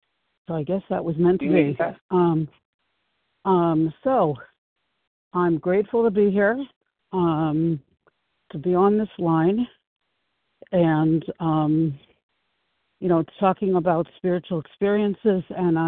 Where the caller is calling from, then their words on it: Passaic, New Jersey, United States; I am calling from Passaic, New Jersey.